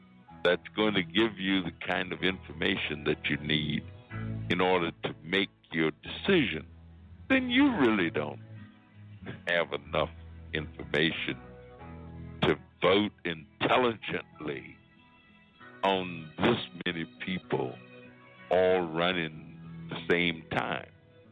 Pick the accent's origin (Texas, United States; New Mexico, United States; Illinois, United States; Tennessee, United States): Illinois, United States; Now, in my hometown, the hottest race going on right now is the race for state's attorney for Cook County.